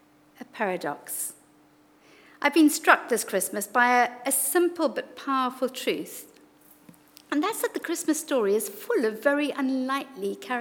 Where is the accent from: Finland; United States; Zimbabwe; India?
Zimbabwe; now in United Kingdom; because I come from Zimbabwe, where it would have been nice and bright and light quite long into the evening.